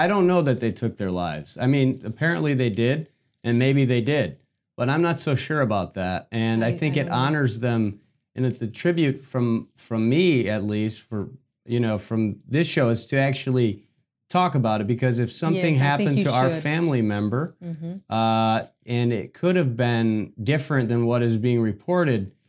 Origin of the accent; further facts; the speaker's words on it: Detroit, Michigan, United States; So his last show was in my home state, in Michigan. I grew up outside of Detroit.